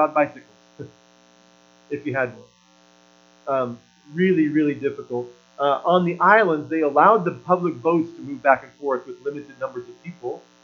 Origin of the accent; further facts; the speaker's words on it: Oregon, United States; it wasn't like in America where, well, I'm from Oregon.